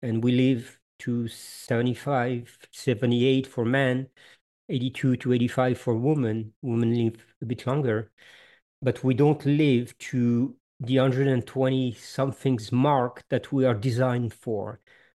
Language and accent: English; France; first language Italian; English is a second language; now in Canada; Yes. Well, I'm French. I was born in France, but my parents are Italian, both of them. And my first language was Italian.